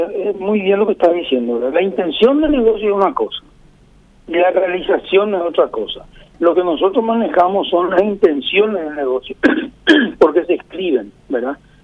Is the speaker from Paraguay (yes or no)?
yes; Paraguay; son los pilares fundamentales de que podamos decir como paraguayos que tenemos nuestro producto estrella, que es la carne